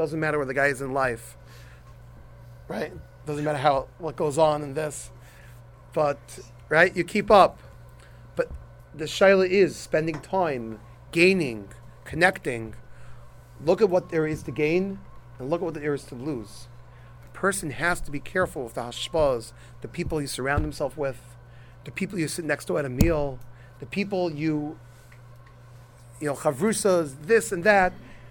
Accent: Brooklyn, New York, United States; I'm from Brooklyn. And when I was growing up, in my tween years, 6th, 7th, and 8th grade, I had my chevra, my posse, and, you know, I had a sidekick.

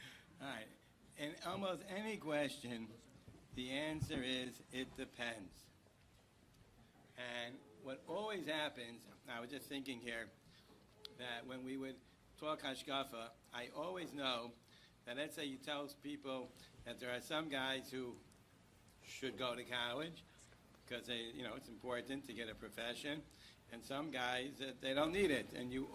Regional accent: Israel; when we came from Israel, first of all, in Israel, obviously there's no movies

